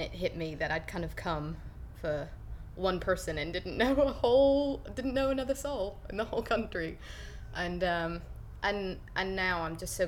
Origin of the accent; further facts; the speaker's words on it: United States; now in United Kingdom; even though I'm like American, but people get kind of, you know, sometimes a bit tetchy that I've immigrated and I'm over here